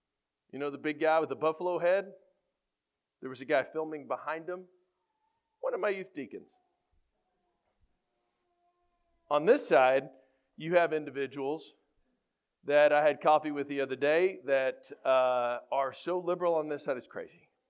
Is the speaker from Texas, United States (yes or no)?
yes; Texas, United States; And I'm from Texas, so we still believe who won